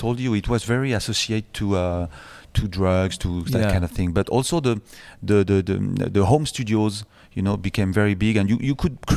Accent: Paris, Île-de-France, France; Because I'm coming from Paris, from a little place

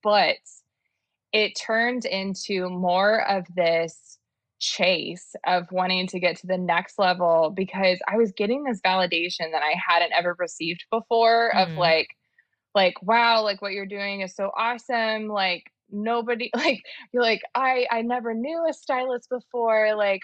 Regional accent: Dallas, Texas, United States; so I'm from Dallas, and it's like very, very like, they call it like the land of the $30,000 millionaires.

